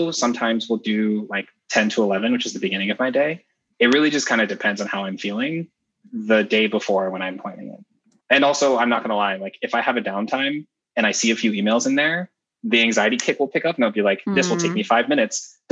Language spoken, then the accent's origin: English; Kumasi, Ashanti, Ghana; born there; So I was actually born in Ghana and I was born in Kumasi, which is the center of the Ashanti group within Ghana. Both of my parents were born in villages in that region.